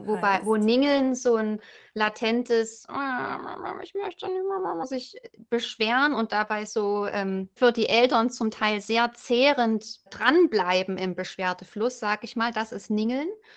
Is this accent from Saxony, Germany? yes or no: yes; Chemnitz, Saxony, Germany; Ich komme ursprünglich aus Chemnitz und da haben wir eben Nu, was einfach am Satzende als Bestätigung steht, so wie man in Norddeutschland vielleicht nech sagen würde.